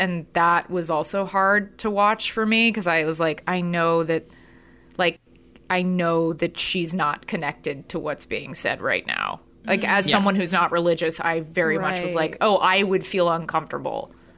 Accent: Texas, United States; it's just like not my vibe as like a Texan Jew.

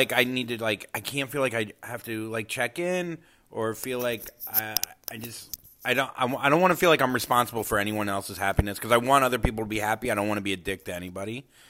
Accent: Port St. Lucie, Florida, United States; growing up, where I grew up in Port St. Lucie, Florida, there were no Jews.

